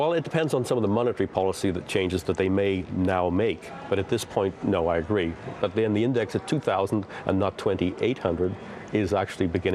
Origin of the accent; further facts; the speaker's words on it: Ireland; I'm Irish.